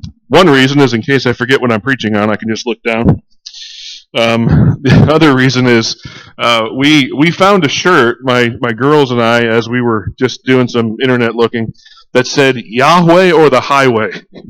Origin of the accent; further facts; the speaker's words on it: Syracuse, New York, United States; I grew up in Syracuse, at the Syracuse Chiefs games, the AAA club for the Toronto Blue Jays, I remember as a kid going